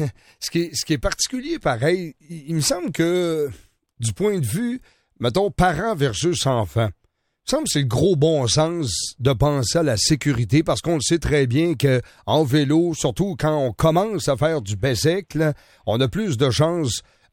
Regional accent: Sherbrooke, Quebec, Canada; Ben chez nous, à Sherbrooke, c'est obligatoire pour les jeunesses.

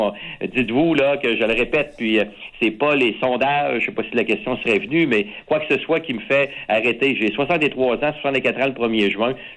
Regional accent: Quebec City, Quebec, Canada; Limoilou, je venais de Limoilou, j'ai eu ça quand même, j'ai connu très bien ce comté-là, puis dans ma jeunesse

